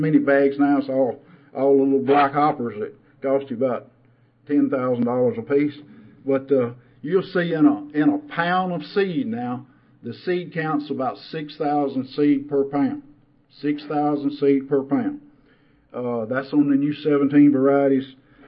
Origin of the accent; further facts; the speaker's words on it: Tennessee, United States; I'm from Tennessee. Maybe we just can't grow big seed in Tennessee.